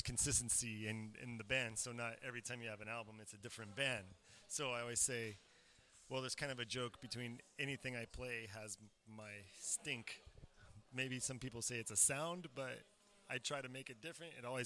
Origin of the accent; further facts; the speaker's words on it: Los Angeles, California, United States; My family. Yeah. Not me. I'm from Los Angeles.